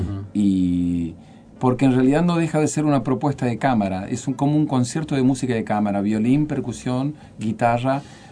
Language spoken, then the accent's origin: Spanish; Argentina; No, yo me siento argentino 100%.